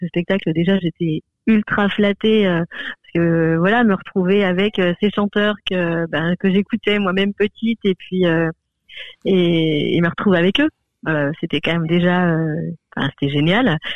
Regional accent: Bourgogne-Franche-Comté, France; moi du coup je viens de l'Est de la France et voilà, vers le Jura français

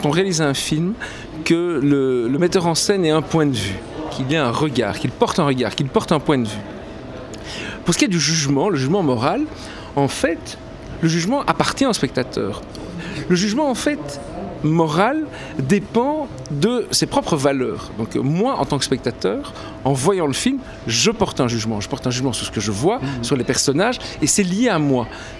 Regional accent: Belgium; je suis belge, enfin comme elle je suis né en Belgique.

